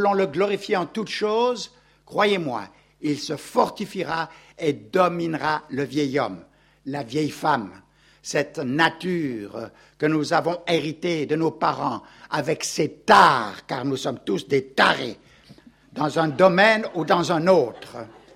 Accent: Gabon; born there; je suis né moi-même au Gabon, en pleine brousse, dans l'hôpital de Dr. Albert Schweitzer

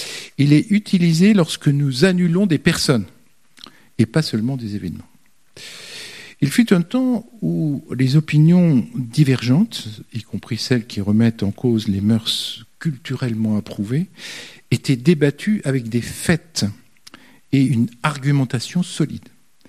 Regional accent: United States; Je suis né et j'ai grandi aux États-Unis, mais mon héritage et mon éducation sont imprégnés de l'huile d'olive, de la culture du Moyen-Orient.

